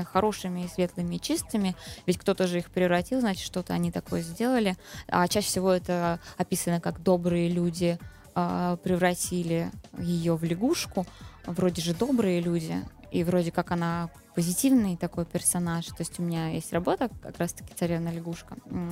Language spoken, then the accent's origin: Russian; Russia; Если где-то сидишь в Европе и русские, то ты, ой, давай потише, чтобы не заметили, что мы тоже из России.